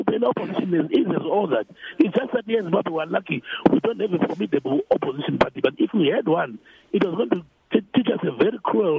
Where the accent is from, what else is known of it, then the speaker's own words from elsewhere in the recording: Bulawayo, Zimbabwe; myself personally, I'm from Matabeleland here in Bulawayo.